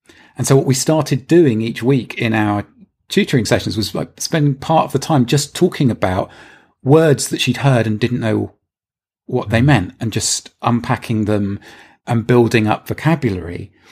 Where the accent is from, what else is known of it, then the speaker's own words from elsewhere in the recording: Darlington, North East England, United Kingdom; it reminds me of conversations with people I grew up around in Darlington